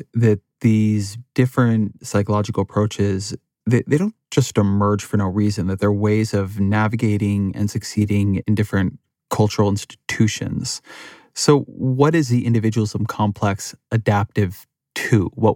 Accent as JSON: {"language": "English", "region": "California", "country": "United States", "said": "I'm a journalist, I'm a Californian."}